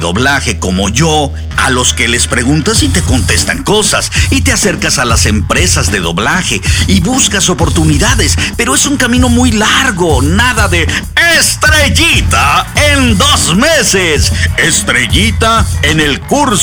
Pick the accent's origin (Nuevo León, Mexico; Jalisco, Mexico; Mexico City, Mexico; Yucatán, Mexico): Mexico City, Mexico; now in Hollywood, United States; Yo soy chilango y dejé la comodidad de mi hogar y de mi ciudad y a mis amistades y familiares para irme hace 30 años a Hollywood.